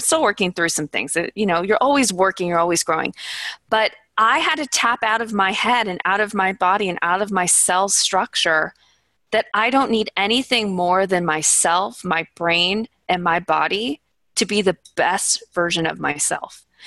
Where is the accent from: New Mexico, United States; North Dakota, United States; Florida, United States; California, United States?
California, United States; I'm an Orange County girl. I grew up in Orange County.